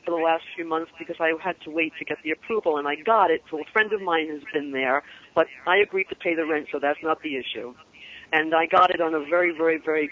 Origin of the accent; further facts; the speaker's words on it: New York, United States; You know, I'm a New Yorker. I love New York.